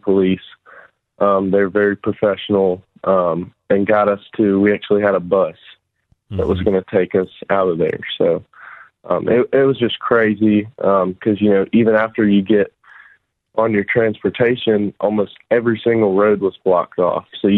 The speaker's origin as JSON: {"language": "English", "town": "Spartanburg", "region": "South Carolina", "country": "United States", "said": "from Spartanburg. I'm currently a senior at Burns High School, and I'm the vice chair of our state teenage Republicans."}